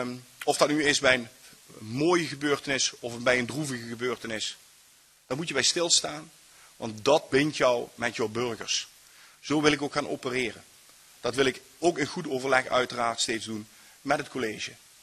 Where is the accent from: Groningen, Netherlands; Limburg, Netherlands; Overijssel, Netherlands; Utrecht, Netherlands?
Limburg, Netherlands; Heerlen; Ik ben geboren en getogen in Heerlen.